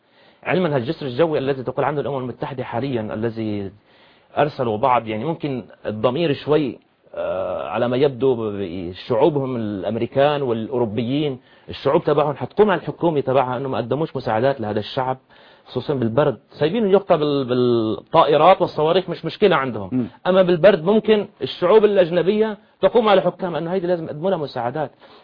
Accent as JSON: {"language": "Arabic", "country": "Syria", "lives_now": "Egypt", "said": "نحن كسوريين مقيمين في مصر"}